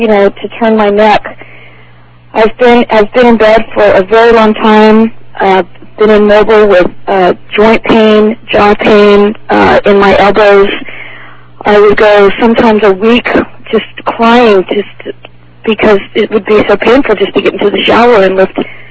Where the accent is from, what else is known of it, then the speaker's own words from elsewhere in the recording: Laguna Beach, California, United States; I'm from Laguna Beach.